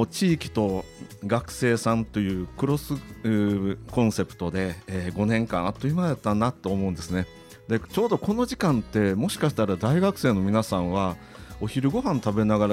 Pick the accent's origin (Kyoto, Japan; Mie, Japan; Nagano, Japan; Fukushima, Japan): Kyoto, Japan; 私が京都人として生まれ育って、そして仕事している中で